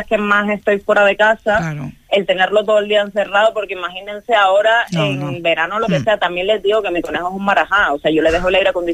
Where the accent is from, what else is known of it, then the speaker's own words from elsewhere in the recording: Canary Islands, Spain; accent: Canarian; somos dos canarios en la redacción, Y fue algo que genial. Me encantó, porque al final yo nunca he perdido el acento